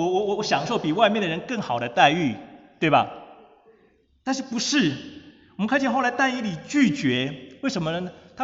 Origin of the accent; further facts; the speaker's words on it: Taiwan; 像我的家乡台湾也曾经被日本人占领了50年